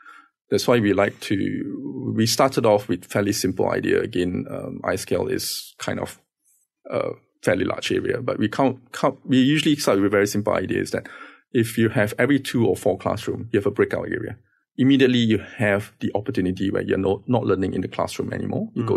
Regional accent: Malaysia; And being Malaysian and being quite diverse in culture

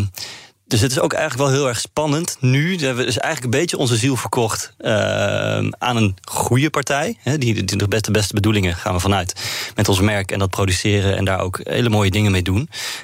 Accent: Netherlands; Wij kunnen misschien als Nederlanders tegen elkaar zeggen, oké, morgen 10:00 ochtend een Zoom-meeting

